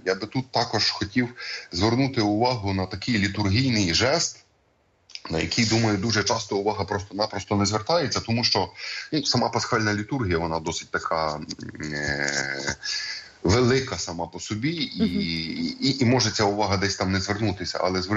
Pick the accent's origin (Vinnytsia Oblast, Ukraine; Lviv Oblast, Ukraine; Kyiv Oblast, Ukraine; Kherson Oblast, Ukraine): Vinnytsia Oblast, Ukraine; Sharhorod; в моєму рідному Шаргороді